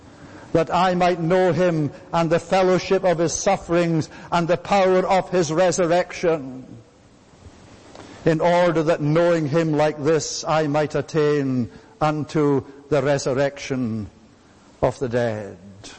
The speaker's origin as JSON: {"language": "English", "town": "Fort William", "region": "Scotland", "country": "United Kingdom", "tie": "born or raised there", "said": "I went back home to my hometown in Fort William"}